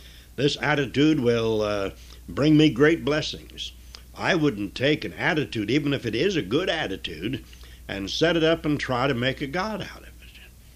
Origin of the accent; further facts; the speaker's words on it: United States; it so happens that I'm an American. This country is my country.